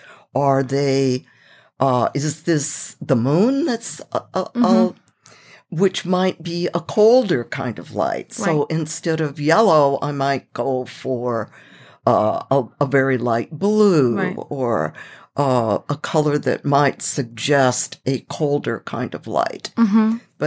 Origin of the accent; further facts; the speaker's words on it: California, United States; I consider it kind of important to my biography that I'm a Californian and a fourth generation Californian